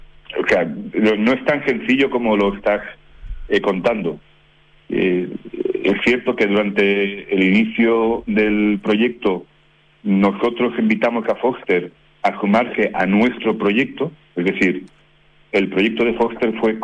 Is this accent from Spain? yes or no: no; Chile; Nosotros somos en Chile una oficina local. Y trabajamos como chilenos, somos chilenos.